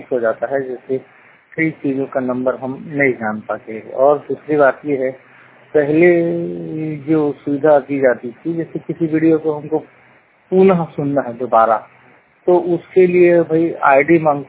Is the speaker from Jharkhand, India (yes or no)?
no; Bilaspur, Chhattisgarh, India; मैं छत्तीसगढ़ बिलासपुर जिले का रहने वाला हूँ। पूरी तरह से 100% दृष्टिबाधित हूँ।